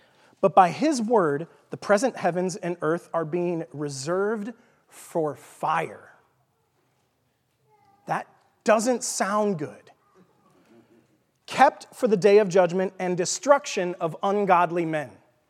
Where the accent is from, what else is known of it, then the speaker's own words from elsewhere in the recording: Texas, United States; accent: Texan; Well, that's how I say it with my Texan accent.